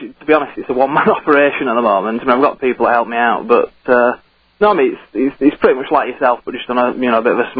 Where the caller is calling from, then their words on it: Skipton, Yorkshire and the Humber, United Kingdom; No, Skipton, North Yorkshire.